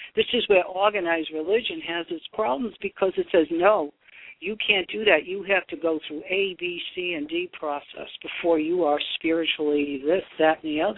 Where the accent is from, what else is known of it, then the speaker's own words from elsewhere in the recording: Boston, Massachusetts, United States; but I'm originally from Boston, and that's where the Christian Science people started, you know, in Boston.